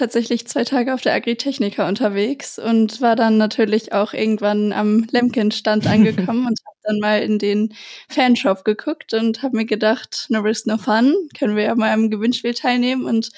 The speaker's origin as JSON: {"language": "German", "region": "North Rhine-Westphalia", "country": "Germany", "said": "Ja, ich komme aus dem Münsterland, also in der Nähe von Münster wohne ich, genau."}